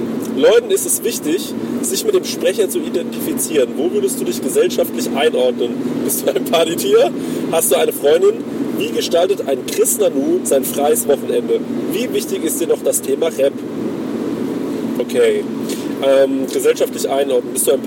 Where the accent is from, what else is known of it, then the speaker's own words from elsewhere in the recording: Aschaffenburg, Bavaria, Germany; Also, geografisch komme ich aus Aschbesch, aus Aschaffenburg.